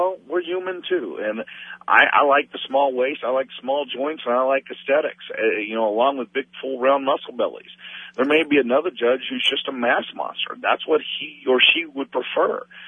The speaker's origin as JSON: {"language": "English", "region": "Oklahoma", "country": "United States", "tie": "born or raised there", "said": "You know, although I was raised in Oklahoma, I got back to Texas as fast as I could"}